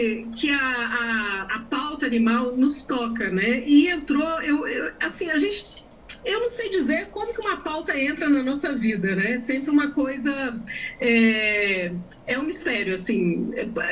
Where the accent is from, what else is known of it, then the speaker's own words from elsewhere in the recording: Carajás, Pará, Brazil; a nossa infância, eu morei em Carajás, no Pará, a gente não tinha cão e gato, era no meio da floresta